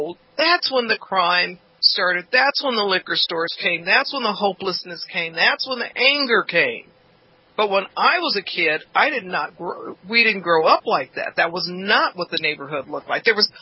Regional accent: Los Angeles, California, United States; Yeah, I grew up in South Central, but across the street from the Gardena line.

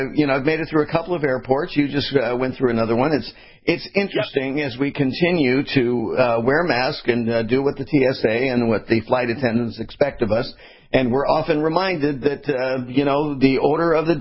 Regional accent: California, United States; moved away; you and I, we're both, we came from California and we're now have gravitated to the east. You are in Nashville and for me in Florida.

